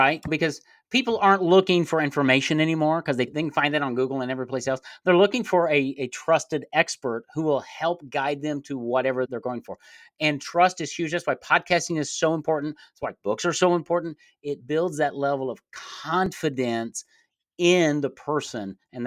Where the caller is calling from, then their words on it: Little Rock, Arkansas, United States; I am in Little Rock, Arkansas.